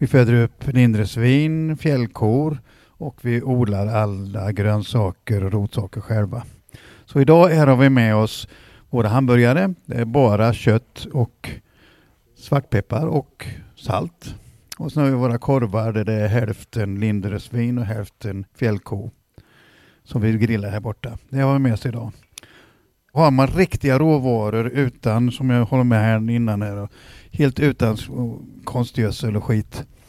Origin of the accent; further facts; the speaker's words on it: Kalvefall, Östergötland, Sweden; Vi kommer från Kalvefall i Ydre.